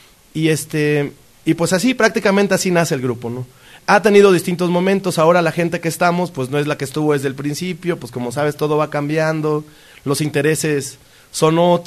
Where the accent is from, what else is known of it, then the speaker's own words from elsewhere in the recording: Santiago Tuxtla, Veracruz, Mexico; pues soy del sur de Veracruz, de Santiago Tuxtla.